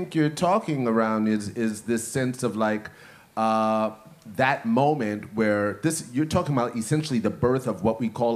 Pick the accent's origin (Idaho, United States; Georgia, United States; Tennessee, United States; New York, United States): New York, United States; I guess I am from New York, though.